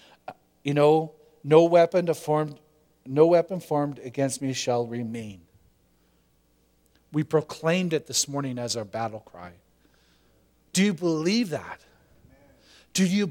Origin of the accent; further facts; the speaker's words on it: Canada; being a Canadian, we're like ultra quiet